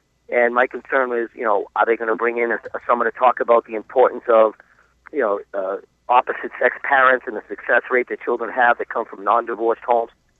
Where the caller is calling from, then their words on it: Belmont, Massachusetts, United States; I'm calling from Belmont, Massachusetts.